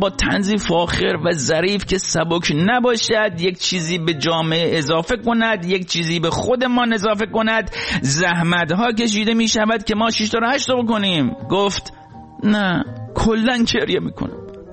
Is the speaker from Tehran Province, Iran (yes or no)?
no; Rasht, Gilan, Iran; من خودم چون رشتی هستم اوکیه